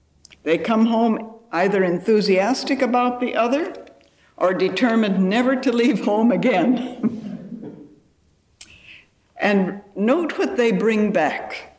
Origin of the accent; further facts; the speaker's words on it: United States; I can poke fun at the ugly American being an American.